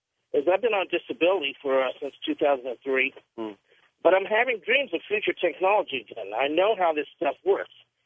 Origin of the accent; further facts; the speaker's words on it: California, United States; also born or lived in Ohio; I was born on Wright-Patterson and a kid at Edwards.